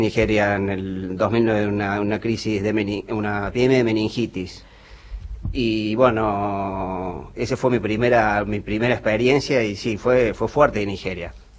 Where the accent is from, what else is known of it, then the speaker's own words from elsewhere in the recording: Córdoba, Argentina; yo soy de Córdoba